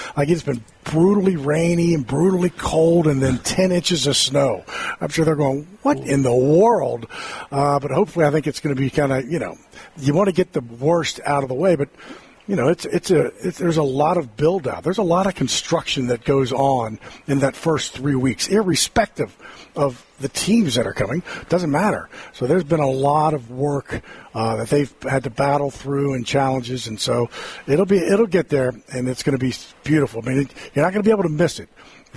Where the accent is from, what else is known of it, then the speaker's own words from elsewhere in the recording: Virginia, United States; And I'm from Northern Virginia